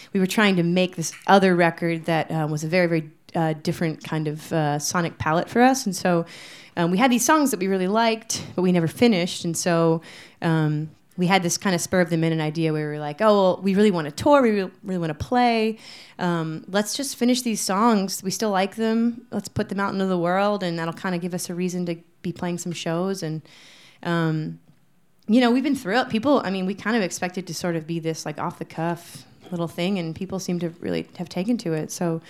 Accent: Baltimore, Maryland, United States; now in Durham, United States; Well, I'm deeply from Baltimore in every way that one can be from Baltimore. But recently I moved to Durham, North Carolina

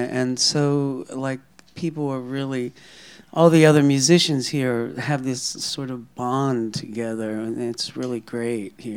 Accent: Ohio, United States; I grew up in Ohio, yeah.

